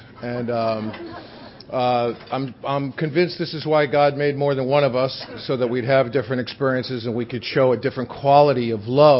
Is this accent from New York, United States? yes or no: yes; Bronx, New York, United States; I grew up in the Bronx.